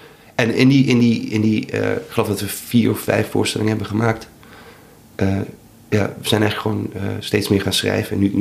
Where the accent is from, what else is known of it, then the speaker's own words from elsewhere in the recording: Amsterdam, North Holland, Netherlands; Ik ben een Amsterdammer